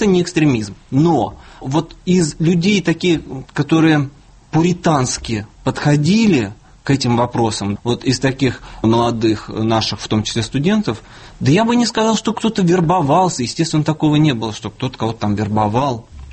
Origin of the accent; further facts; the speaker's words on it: Moscow, Russia; я москвич.